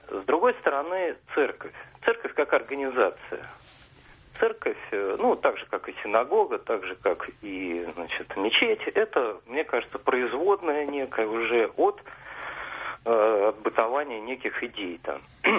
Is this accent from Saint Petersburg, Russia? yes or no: no; Moscow, Russia; я из Москвы.